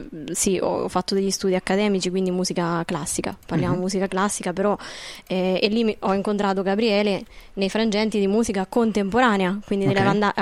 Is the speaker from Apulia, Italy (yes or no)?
no; Cingoli, Marche, Italy; io sono nata a Cingoli e risiedo tuttora a Cingoli, nonostante la vita nomade che fa un musicista, per cui poi però comunque dormo a Cingoli.